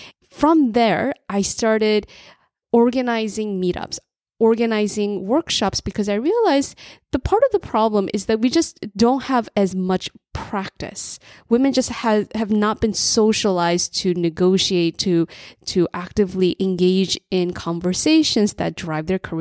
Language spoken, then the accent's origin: English; New Jersey, United States; And throughout my childhood, when I was a latchkey immigrant kid growing up in New Jersey